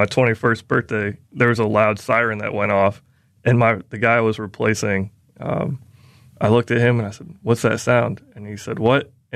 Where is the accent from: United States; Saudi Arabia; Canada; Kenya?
United States; Biloxi, Mississippi; Biloxi, Mississippi, where I spent first through ninth grade. And I said, that's 7 months back in my hometown.